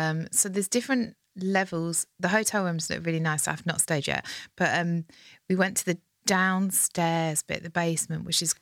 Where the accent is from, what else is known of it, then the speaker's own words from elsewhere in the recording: Broadstairs, South East England, United Kingdom; And I'm kind of from Broadstairs, but Margate is all the same.